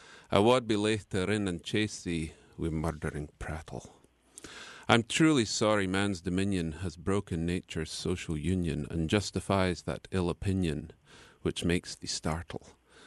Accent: Scotland, United Kingdom; well, the UK, but yeah, I was born in Scotland.

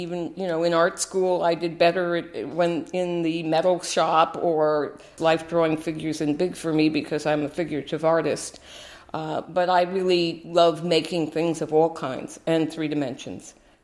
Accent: Westchester, New York, United States; moved away as an adult; also born or lived in Manhattan; now in California, United States; I grew up in Westchester, New York, and then I lived in Midtown Manhattan for 5 years before coming to California.

